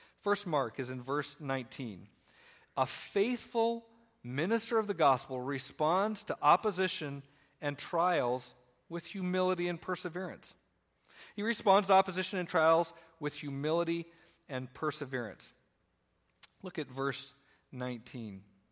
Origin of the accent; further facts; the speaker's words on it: Colorado, United States; I'm from Colorado, and I remember growing up, we'd go camping.